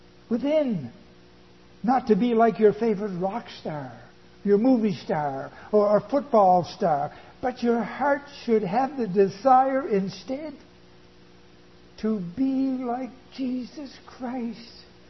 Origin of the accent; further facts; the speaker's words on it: Pictou, Nova Scotia, Canada; If I knocked on every door in my hometown of Pictou, Nova Scotia, every one of them would say they were going to heaven.